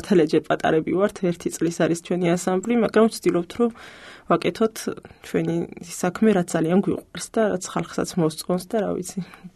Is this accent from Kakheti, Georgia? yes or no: yes; Kakheti, Georgia; კი, თუში ვარ, წარმოშობით იქ და იქ ვარ გაზრდილი